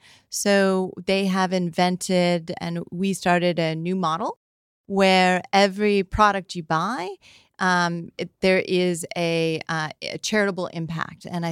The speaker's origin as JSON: {"language": "English", "town": "San Francisco", "region": "California", "country": "United States", "tie": "born or raised there", "said": "My dad actually worked, so we grew up in San Francisco."}